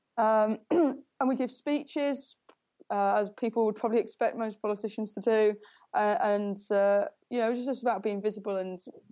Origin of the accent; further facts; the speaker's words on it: Nuneaton, West Midlands, United Kingdom; I was born in Nuneaton, I grew up in Nuneaton, I went to local schools. When I went to university, I went to Warwick University, so it's quite close to Nuneaton.